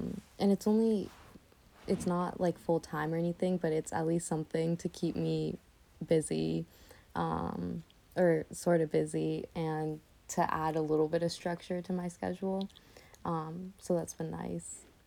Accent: California, United States; I'm from Southern California.

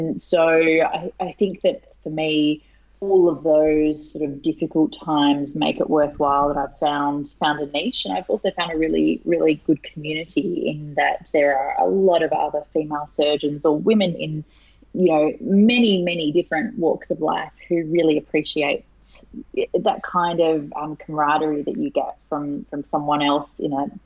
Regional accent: Australia; Well, as you can hear, I'm Australian. I'm very Australian, in fact.

